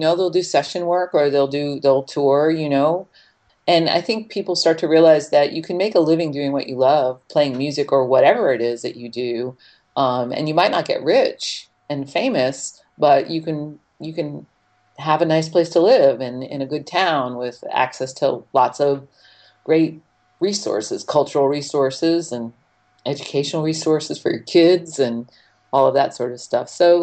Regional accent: Saugerties, New York, United States; moved away; Yeah, in mid-Hudson Valley, a little town called Saugerties. Most famous because of its proximity to Woodstock, I think. But yeah, so I grew up there, and it was actually a pretty rural

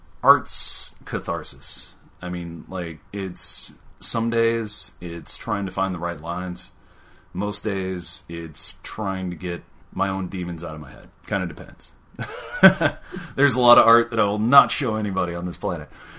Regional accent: Powell, United States; Whenever I was growing up in Powell, we didn't have First Fridays.

